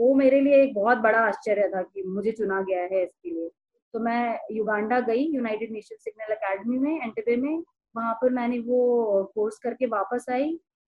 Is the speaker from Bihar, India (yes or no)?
no; Uttarakhand, India; मैं उत्तराखंड से हूँ। अगर आपको पता हो तो उत्तराखंड में लगभग हर परिवार में एक फौजी है, तो हम उन्हीं फौजियों की कहानी सुनते सुनते बड़े हुए।